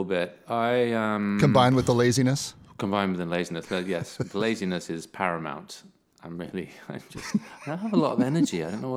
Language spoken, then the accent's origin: English; England, United Kingdom; I mean, you know, I am English, so we don't really reach those kinds of emotional peaks.